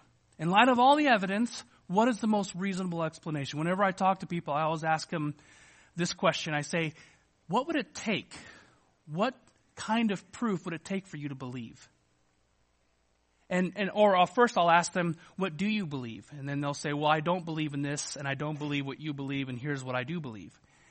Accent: Arizona, United States; I'm a magician from Arizona.

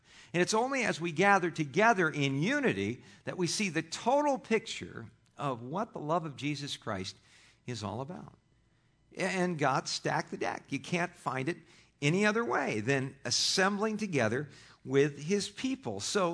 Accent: Los Angeles, California, United States; I think it's just a function of growing up in Los Angeles where, you know, teams just come and go and come and go

